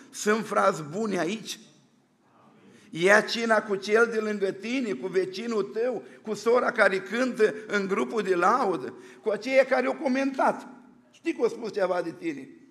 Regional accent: Bosanci, Suceava County, Romania; Eu sunt din Bosanci, de lângă Suceava.

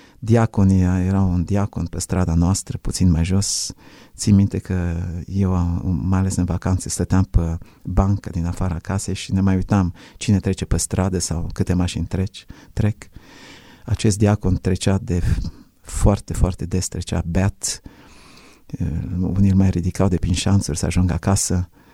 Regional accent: Râmnicu Vâlcea, Vâlcea County, Romania; Acolo am crescut în Râmnicu Vâlcea cu o ură față de unguri.

